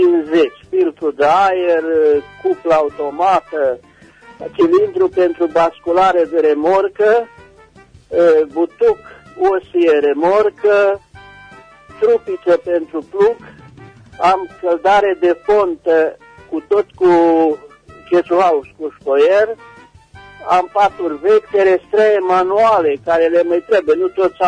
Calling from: Bocșa, Caraș-Severin, Romania; sunt din Bocșa Română.

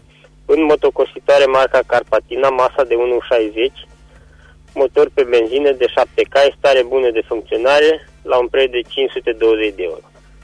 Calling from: Caransebeș, Caraș-Severin, Romania; de la Caransebe.

